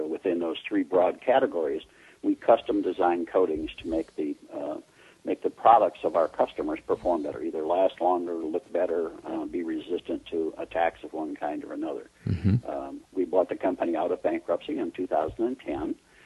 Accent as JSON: {"language": "English", "town": "Detroit", "region": "Michigan", "country": "United States", "tie": "born or raised there", "said": "I'm an old guy, so it was a long time ago. I was working in Detroit. I was born and raised in Detroit, and I was working in the auto industry in the 1980s"}